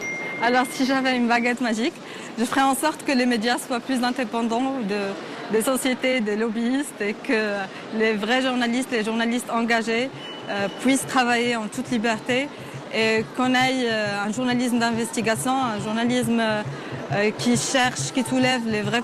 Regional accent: Morocco; je suis marocaine.

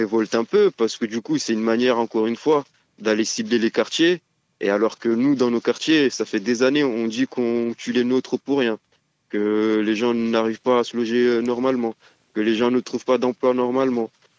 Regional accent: France; Nous sommes français, mais surtout banlieusards.

